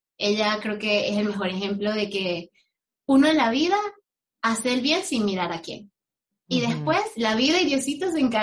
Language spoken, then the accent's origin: Spanish; Venezuela; moved away as an adult; Yo me fui de Venezuela sabiendo que quería formarme, que quería ser una profesional que pudiese desarrollar tecnologías para la industria química